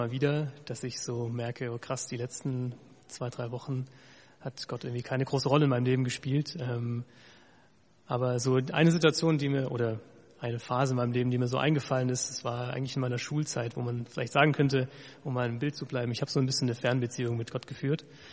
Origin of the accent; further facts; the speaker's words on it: Thuringia, Germany; weil im Gegensatz zum frommen Süden ist der Osten oder Thüringen, wo ich herkomme, da recht rar gesät, was Gemeinden angeht.